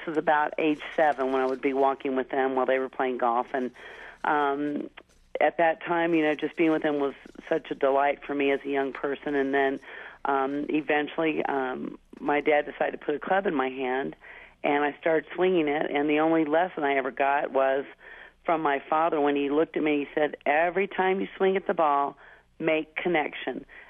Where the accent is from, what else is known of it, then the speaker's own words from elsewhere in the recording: Roswell, New Mexico, United States; also born or lived in California; Well, I was born in California, raised in Roswell, New Mexico.